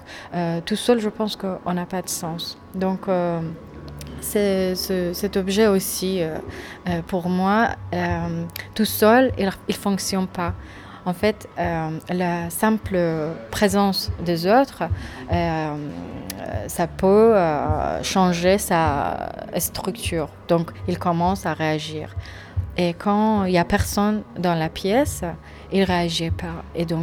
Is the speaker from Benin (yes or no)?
no; Iran; Je suis une artiste iranienne, du coup, je viens d'Iran.